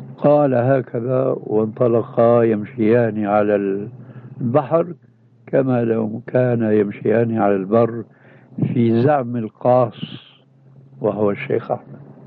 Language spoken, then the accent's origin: Arabic; Syria; والمدفون هناك عندنا في سوريا